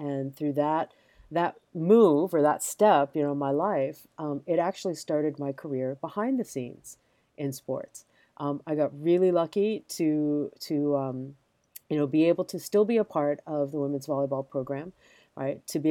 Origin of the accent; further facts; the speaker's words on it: Hawaii, United States; I come from Hawaii. And in Hawaii, sports is all sports are the national pastime.